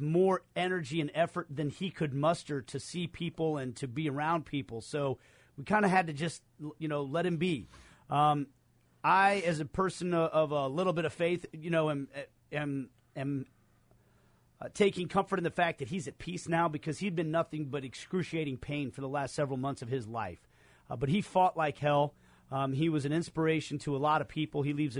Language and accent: English; Kansas City, Kansas, United States; As you guys know, I'm from Kansas City, Kansas.